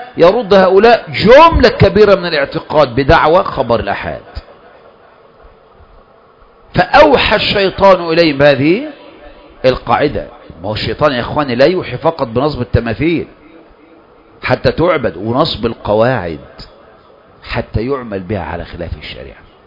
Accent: Egypt; إحنا عندنا في مصر

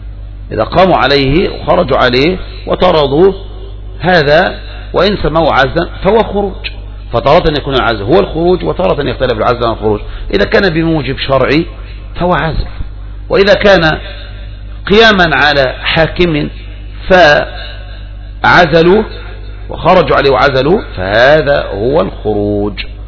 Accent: Egypt; عندنا في مصر

